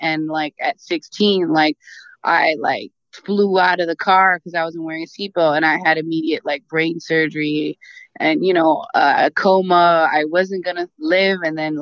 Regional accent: Queens, New York, United States; born there; Yeah, New York, like I was born in Queens.

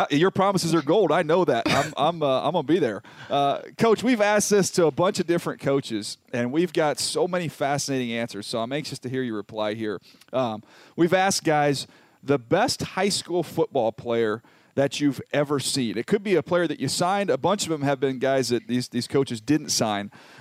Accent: San Diego, California, United States; because I grew up in San Diego, so played baseball against Ricky

